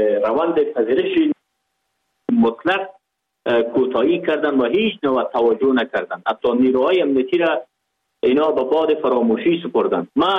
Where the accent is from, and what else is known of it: Pakistan; born or raised there